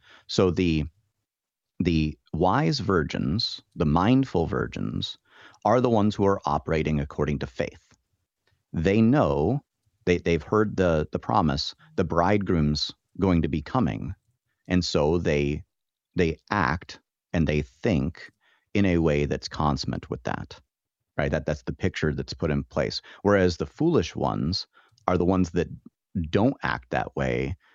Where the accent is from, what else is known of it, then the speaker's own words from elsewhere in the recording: New Mexico, United States; now in Midwest; So, you know, I'm not a Midwesterner by birth or anything. I'm from New Mexico originally. But having been in the Midwest for a while